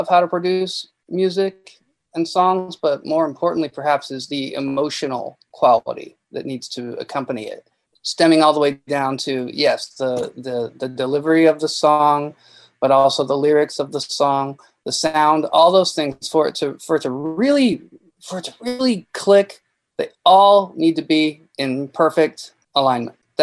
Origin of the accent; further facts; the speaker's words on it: Seattle, Washington, United States; now in Los Angeles, United States; I grew up in Seattle and I live in LA.